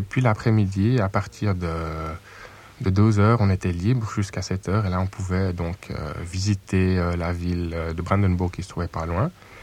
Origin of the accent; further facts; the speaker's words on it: Romandy, Switzerland; Ici, je sais pas, on apprend l'allemand comme deuxième langue en tant que Suisse romand.